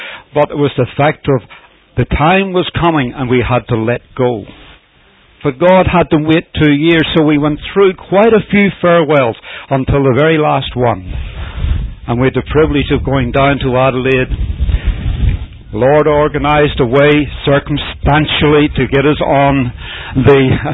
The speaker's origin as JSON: {"language": "English", "country": "Ireland", "said": "and I'm an Irishman, and do things back to front"}